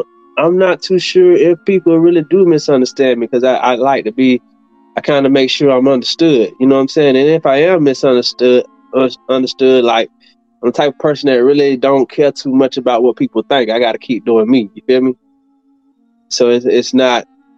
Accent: Decatur, Georgia, United States; I'm from Decatur, Georgia, where it's greater.

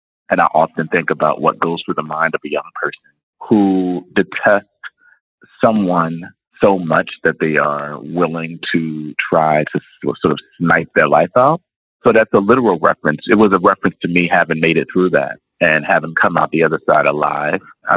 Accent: Camden, New Jersey, United States; a moment that I experienced as a young person growing up in Camden, New Jersey.

